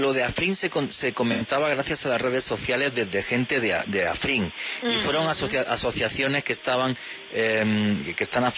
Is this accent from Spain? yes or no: yes; Spain; no contamos nunca un día la conquista española de América porque yo soy español.